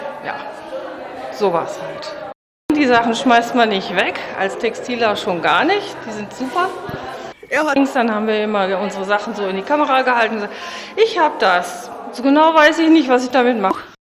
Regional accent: Gröbenzell, Bavaria, Germany; Ich komme aus Gröbenzell und habe bei der Online-Gruppe letztes Jahr mitgemacht.

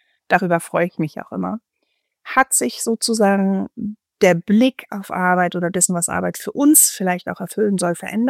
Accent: Northern Germany, Germany; wenn ich komme jetzt aus Norddeutschland

